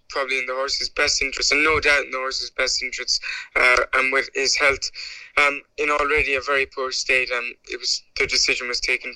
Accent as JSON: {"language": "English", "country": "Ireland", "said": "I come from Ireland, and I grew up watching the Irish Champion Stakes"}